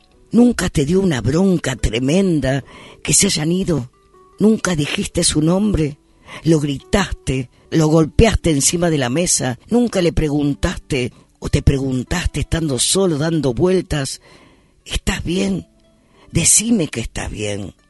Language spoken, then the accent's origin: Spanish; Spain; de España, porque yo también soy español.